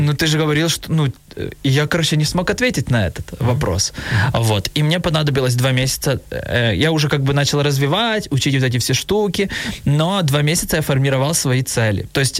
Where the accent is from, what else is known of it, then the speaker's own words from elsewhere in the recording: Bila Tserkva, Kyiv Oblast, Ukraine; Ну, я вообще приехал как бы из Белой Церкви, и это недалеко возле Киева